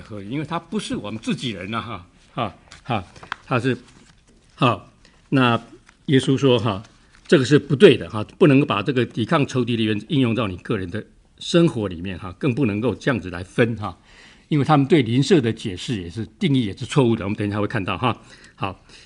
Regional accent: Taiwan; 我们在台湾长大哈、啊，尤其在我们那一辈啊，也有一个类似的情形哈、啊。

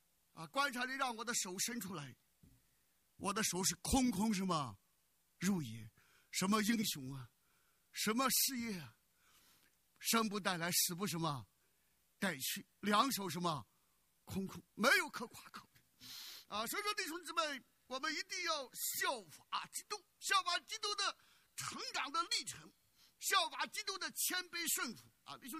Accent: China; 我们从大陆来的啊

